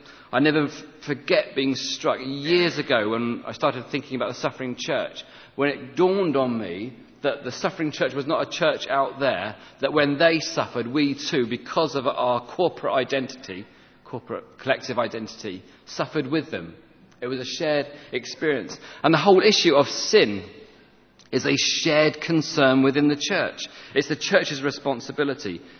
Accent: England, United Kingdom; we are football fans, we're English, but we feel shame because of what they are doing.

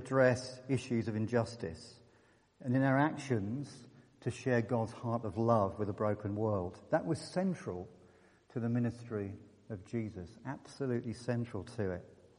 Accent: Bristol, South West England, United Kingdom; And as an Englishman from Bristol, that was quite an extraordinary experience.

